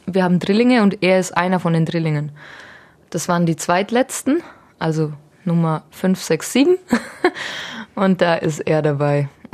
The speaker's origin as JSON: {"language": "German", "town": "Dornbirn", "region": "Vorarlberg", "country": "Austria", "tie": "born there", "said": "gebürtige Dornbirnerin, bin 27 Jahre alt, bin die älteste einer Großfamilie"}